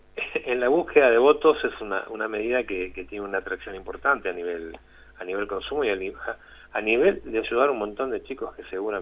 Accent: Moreno, Buenos Aires Province, Argentina; conozco el conurbano, yo soy de Moreno

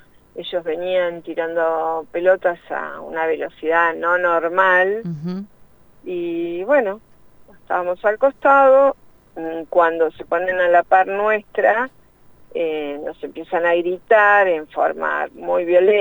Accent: La Plata, Buenos Aires Province, Argentina; Sí, sí, soy de La Plata, vivo en Citibel

